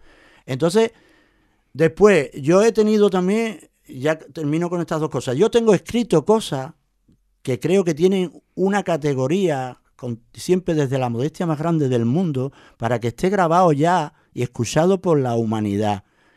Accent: El Puerto de Santa María, Andalusia, Spain; Yo soy andaluz, ¿no? Y soy del puerto.

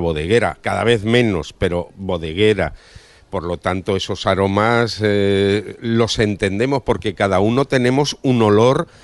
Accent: Spain; yo por ejemplo soy de Río, del río Júcar, porque vivía justo al lado.

